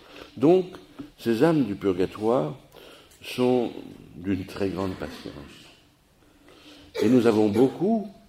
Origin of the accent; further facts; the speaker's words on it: France; Pas simplement parce qu'on est français, les râleurs